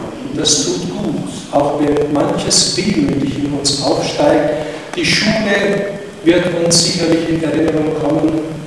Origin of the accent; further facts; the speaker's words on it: Voiteg, Timiș County, Romania; Wir bleiben Voitiger. Wir bleiben Banater.